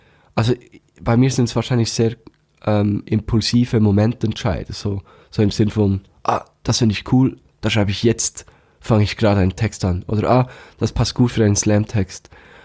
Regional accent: Thun, Bern, Switzerland; eine alternative Rockband aus meiner Heimatstadt, aus Thun.

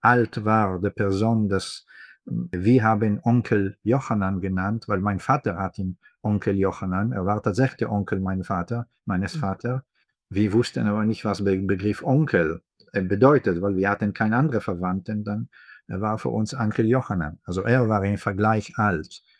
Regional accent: Israel; German is a second language; Man kann das vielleicht an meinem Akzent schon, werde später auf meine Grammatik vielleicht zu erkennen. Deutsch ist nicht meine Muttersprache. Bin in Israel geboren, aufgewachsen.

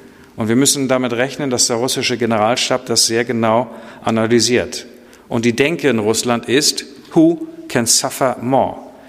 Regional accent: Northern Germany, Germany; Ich bin Norddeutscher.

